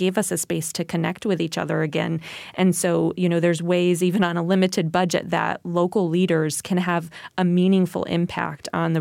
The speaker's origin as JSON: {"language": "English", "town": "Deferiet", "region": "New York", "country": "United States", "tie": "born or raised there", "said": "my hometown, Defariat, New York, it has a population of 400. It's an old mill town and has lost most of its third places at this point."}